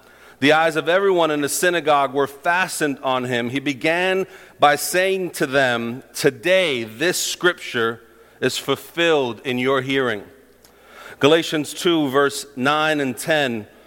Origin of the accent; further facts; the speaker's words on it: New York, United States; Because you got to understand, I'm a New Yorker. This is the first time me being out of New York.